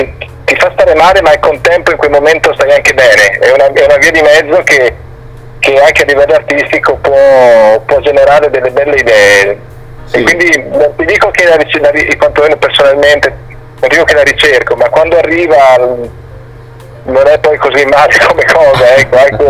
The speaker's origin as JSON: {"language": "Italian", "town": "Trieste", "region": "Friuli-Venezia Giulia", "country": "Italy", "said": "io sono di Trieste, no?"}